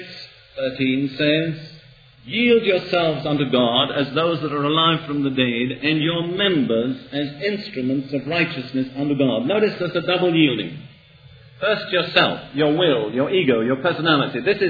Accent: England, United Kingdom; I wouldn't dare to say it as an Englishman.

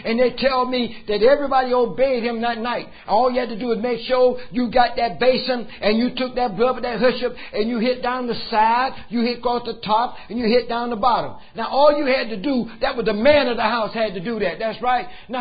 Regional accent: Miami, Florida, United States; they heard about I was from Miami

